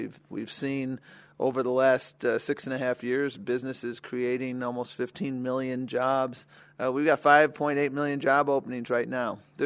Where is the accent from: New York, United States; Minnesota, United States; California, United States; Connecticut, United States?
New York, United States; Buffalo; The lesson I learned from growing up in Buffalo, New York, Barry